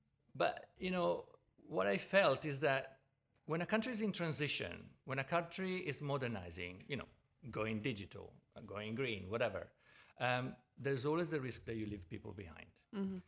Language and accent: English; Verona, Veneto, Italy; Although I come from Verona, I'm used to the Dolomites